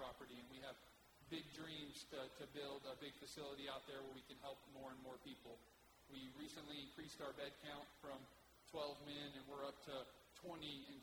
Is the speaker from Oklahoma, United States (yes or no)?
yes; Tulsa, Oklahoma, United States; A little backstory on me: I grew up in Tulsa, Oklahoma, a long ways from here.